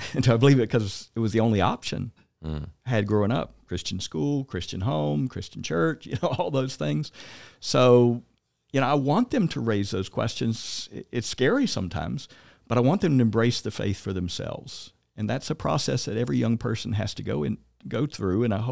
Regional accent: Southern United States, United States; Again, I grew up in the Bible Belt, and the majority of the people were living a deist version of God.

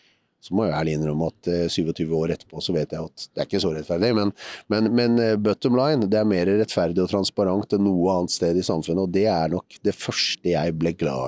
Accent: Oslo, Norway; når jeg vokste opp på Romsås

